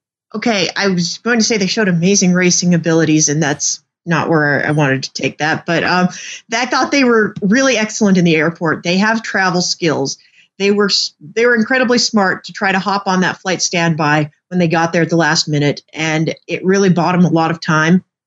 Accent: Midwest, United States; I don't have a bougie middle name because I grew up in the Midwest

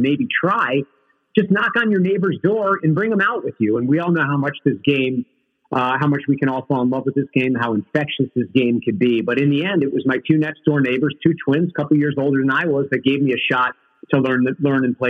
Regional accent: Connecticut, United States; I grew up in Central Connecticut. I did not grow up in a family of golfers.

